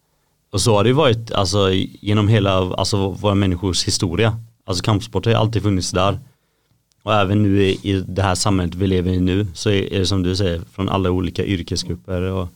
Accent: east coast, Sweden; Jag är inte från Göteborg. Jag är från östkusten.

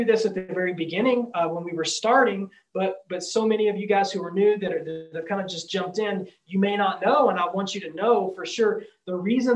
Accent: Odessa, Texas, United States; also born or lived in Midland; now in Hobbs, United States; my wife and I lived in Midland for 14 years. Before that, I was born and raised in Odessa.

